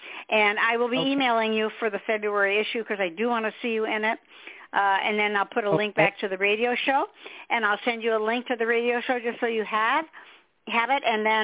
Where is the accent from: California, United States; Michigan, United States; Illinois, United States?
Michigan, United States; See, we don't get snow here. I'm from Michigan originally.